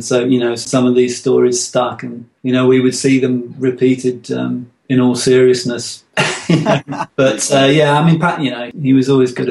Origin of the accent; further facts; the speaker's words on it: London, United Kingdom; born there; But in fact, I was born in southern suburban London, the son of a civil servant.